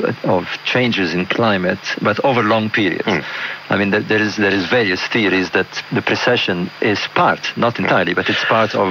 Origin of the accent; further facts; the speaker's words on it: Egypt; now in England; I was born in Egypt, but brought up in Egypt, yes.